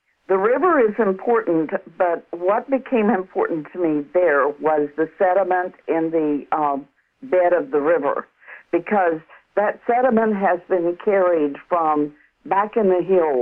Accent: West Virginia, United States; And I grew up in West Virginia, so I have lots of experiences with taking a stand.

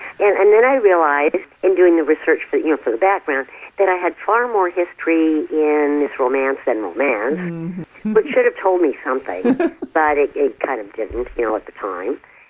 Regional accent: Sacramento, California, United States; I lived in Sacramento, I grew up in Sacramento, which was a major gold rush town in its heyday

